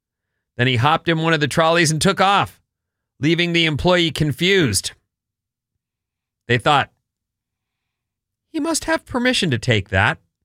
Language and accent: English; California, United States; now in Philadelphia, United States; It's interesting as a Californian having moved to Philly, and that's the first time I lived outside the state